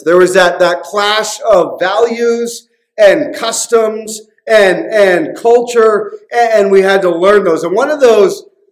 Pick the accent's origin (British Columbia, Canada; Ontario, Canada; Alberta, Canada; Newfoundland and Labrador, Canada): Newfoundland and Labrador, Canada; I was born and raised in Newfoundland.